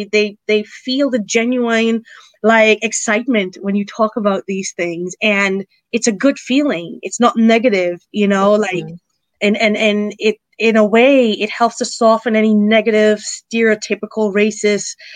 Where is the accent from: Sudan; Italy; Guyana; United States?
Guyana; and I'm from Guyana, South America. We dodge anacondas. I was one of those country kids.